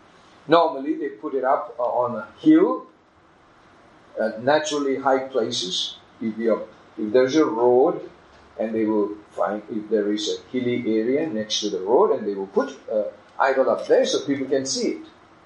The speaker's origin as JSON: {"language": "English", "country": "India", "tie": "born or raised there", "said": "I come from India. I was born in India. I was brought up in India. I was there. I did all my secular studies in India"}